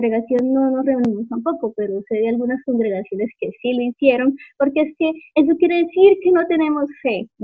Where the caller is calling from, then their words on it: Agua de Dios, Cundinamarca, Colombia; Soy invitada de Diana Beltrán. Me estoy conectando desde el municipio de Agua de Dios, Cundinamarca.